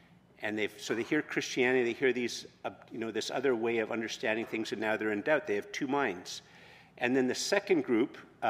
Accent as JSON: {"language": "English", "country": "Canada", "said": "But for Canadians, there's a bit of a problem, and we're very Canadian."}